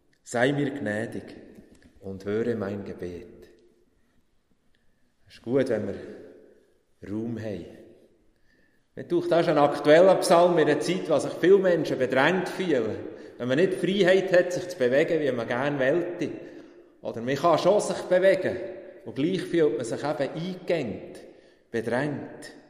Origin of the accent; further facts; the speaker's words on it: Oberried, Bern, Switzerland; Ich habe natürlich auch Bilder gesehen von Oberried, wo ich aufgewachsen bin unter den Lauen.